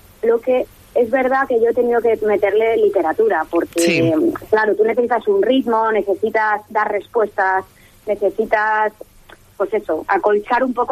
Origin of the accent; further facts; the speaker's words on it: Mallorca, Balearic Islands, Spain; moved away as an adult; also born or lived in Madrid; yo soy de Mallorca, lo que pasa que jovencita me fui a estudiar interpretación y marketing, creatividad y demás, y me fui a Madrid. He estado como 14 años allí y ahora llevo un año y pico, casi dos, que he vuelto al paraíso